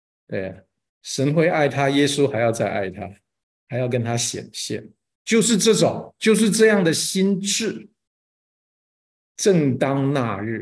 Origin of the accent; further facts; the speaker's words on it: China; 我们中国人学数学很快的，一看就知道了。